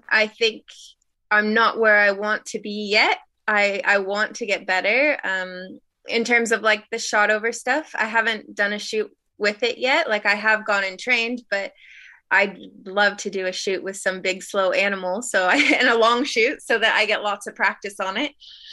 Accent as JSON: {"language": "English", "region": "Alaska", "country": "United States", "tie": "born or raised there", "said": "I grew up on boats. I grew up in Alaska. I was there throughout part of elementary school. So I spent quite a bit of time on boats."}